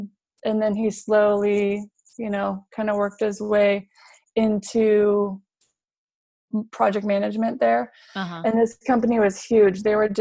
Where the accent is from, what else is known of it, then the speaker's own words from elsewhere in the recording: San Diego, California, United States; I grew up in San Diego. I was born there.